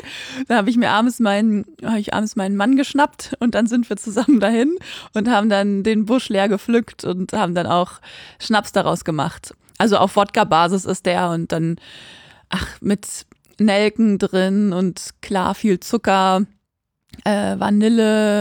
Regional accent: Quakenbrück, Lower Saxony, Germany; bei uns in Quakenbrück, da wo ich auch aufgewachsen bin

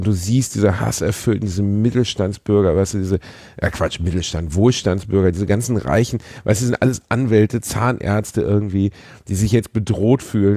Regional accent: Gelsenkirchen, North Rhine-Westphalia, Germany; Ich meine, ich bin in Gelsenkirchen aufgewachsen.

